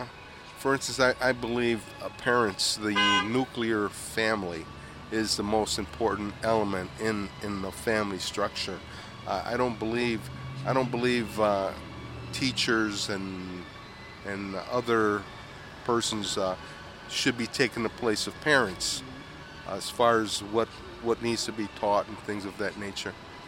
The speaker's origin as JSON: {"language": "English", "town": "Dolton", "region": "Illinois", "country": "United States", "tie": "born or raised there", "also_born_or_lived": "Chicago", "said": "Well, actually, I originally started out of South Chicago, then moved into Dalton, Illinois. So I'm pretty much Dalton. Used to be a former Dalton resident."}